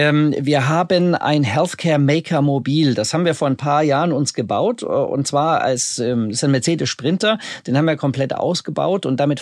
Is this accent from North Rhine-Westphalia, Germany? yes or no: no; Bavaria, Germany; ich komme selbst aus dem Allgäu und meine Eltern leben da noch